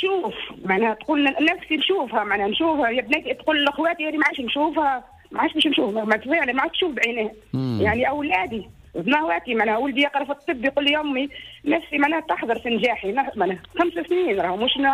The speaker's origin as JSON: {"language": "Arabic", "country": "Egypt", "said": "عندهم مصاريف ما عندهمش بابا نشوف بورس حيث أنا مصري"}